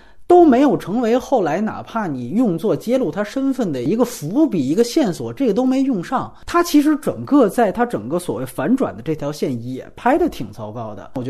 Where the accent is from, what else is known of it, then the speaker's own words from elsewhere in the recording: China; 对于我们中国人，对于咱们这个中国市场有意义来说